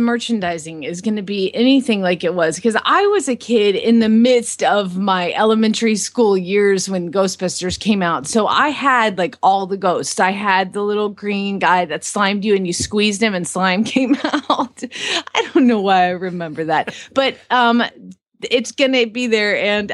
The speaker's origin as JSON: {"language": "English", "town": "Phoenix", "region": "Arizona", "country": "United States", "said": "from Phoenix, Arizona, and you're listening to Horses in the Morning on the Horse Radio Network."}